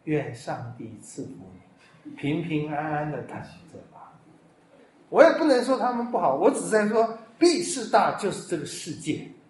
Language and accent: Chinese; China; 各位，第一个下去以我们中国人是不是都在那里占位置